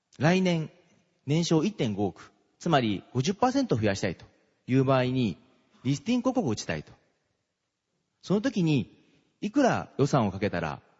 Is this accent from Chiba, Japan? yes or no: no; Fukushima, Japan; also born or lived in Tokyo / Okayama; 私福島県出身でですね、東京に長年いたんですけども、岡山県に3年いたことあるんですよ。倉敷のですね、笹沖というところでですね、笹沖ストアがあるあたりですね。